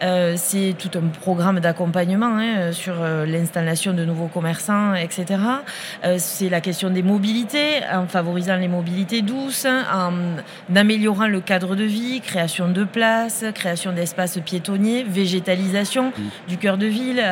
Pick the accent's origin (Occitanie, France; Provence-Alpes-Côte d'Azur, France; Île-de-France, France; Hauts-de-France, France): Occitanie, France; Millau; quand on dit qu'on est de Millau, eh bien, les gens nous connaissent, nous reconnaissent